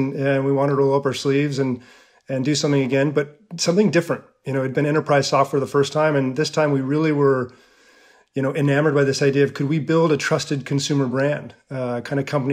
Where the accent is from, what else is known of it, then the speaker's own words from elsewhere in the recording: Reno, Nevada, United States; I was a kid from Reno, Nevada. Not a lot of rowing going on there.